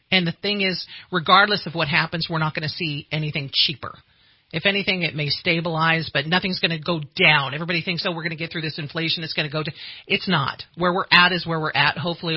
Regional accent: Reading, Pennsylvania, United States; I grew up in Reading, love the area

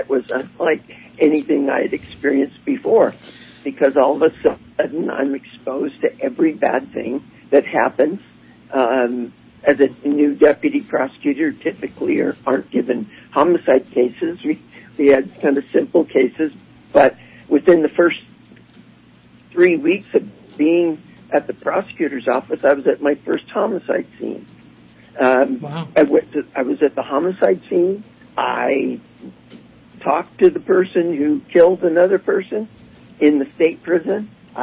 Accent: Idaho, United States; Well, I was born and raised in Idaho. After living different places and going to college and law school, I came back to Boise

